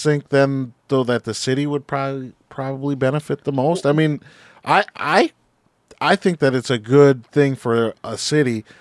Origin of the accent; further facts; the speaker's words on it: Minneapolis, Minnesota, United States; because I grew up in Minneapolis, same as you did